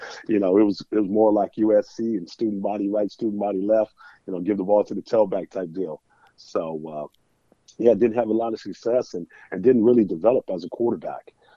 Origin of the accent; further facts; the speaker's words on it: Germany; English is a second language; My father got stationed in Germany when I was 4 months old. So I grew up in Germany and went to a German kindergarten.